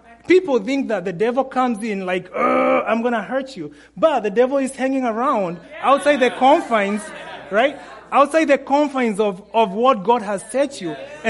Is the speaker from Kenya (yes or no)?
yes; Kenya; now in Michigan, United States; I'm from Kenya. If you guys don't know that, yes. Actually, Michigan